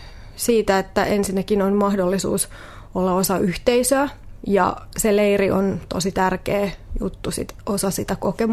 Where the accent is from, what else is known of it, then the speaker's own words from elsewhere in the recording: Vantaa, Uusimaa, Finland; No mä oon kotoisin tuolta Itä-Vantaalta Hakunilasta, jotkut sanoo, että pahamaineisesta Hakunilasta.